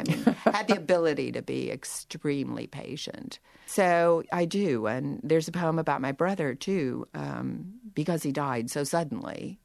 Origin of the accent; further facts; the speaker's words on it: Pennsylvania, United States; No, I'm from Pennsylvania.